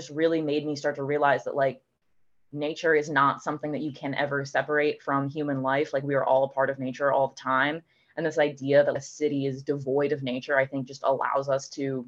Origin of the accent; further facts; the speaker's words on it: Ann Arbor, Michigan, United States; born there; I was born in Ann Arbor, Michigan, and Ann Arbor has like a very strong connection to nature.